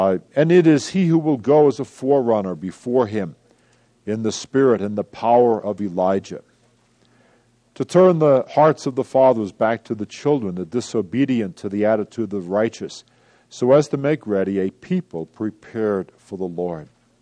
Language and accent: English; New York City, New York, United States; Now, by the way, I grew up in New York City, so you know that I'm not very familiar with farms and horses.